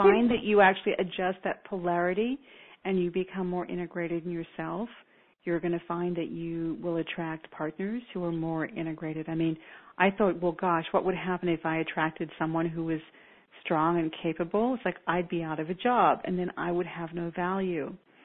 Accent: Australia; I'm Australian. I love Byron Bay.

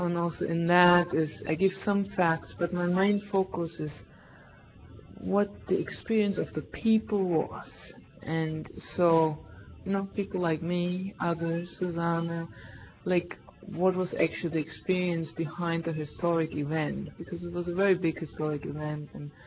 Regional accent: East Germany, Germany; English is a second language; And I used to say I'm from Germany. And until I realized I am not from Germany, I'm from East Germany. It's a different culture, it's a different atmosphere, whole different upbringing.

